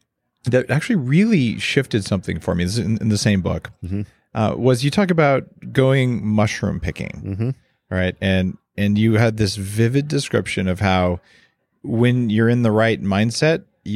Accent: New Mexico, United States; And I grew up in New Mexico, and there it's like toadstools, mushrooms are poisonous.

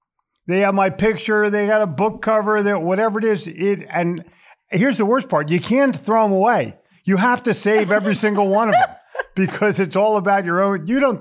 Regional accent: New York, United States; now in Charlotte, United States; yeah, we're very sensitive over here in Charlotte because we came from New York.

